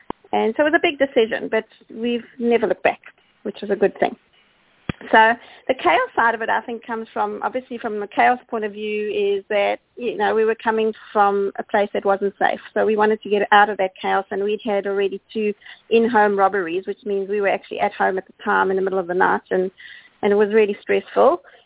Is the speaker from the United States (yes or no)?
no; South Africa; moved away as an adult; now in Australia; that's why the accent, of course, because I'm South African, and we've actually been living here for 16 years.